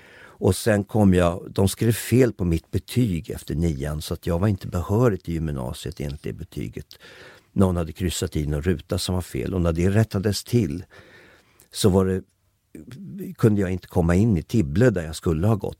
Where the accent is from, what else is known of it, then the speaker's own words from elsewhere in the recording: Upplands Väsby, Stockholm County, Sweden; jag växte upp i Upplands Väsby huvudsakligen. Det jag minns av min barndom, där bodde jag mellan, jag tror, 4 till 8 eller något sånt där.